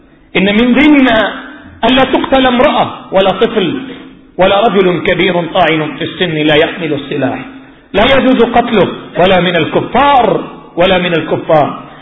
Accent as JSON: {"language": "Arabic", "country": "Yemen", "said": "نحن وجميع أبناء اليمن"}